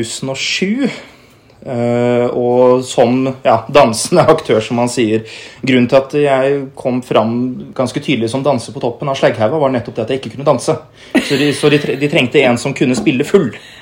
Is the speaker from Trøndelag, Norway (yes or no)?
no; Kløfta, Akershus, Norway; Ja, jeg er fra Krøfta Ullensaker, og så slekta mi kom jo fra gammelt da, fra Røros opp ved Kongens Gruve.